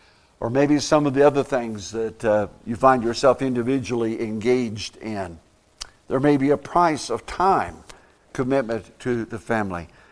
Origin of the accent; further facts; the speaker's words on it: Indiana, United States; I grew up in Indiana. It was an Indianapolis Star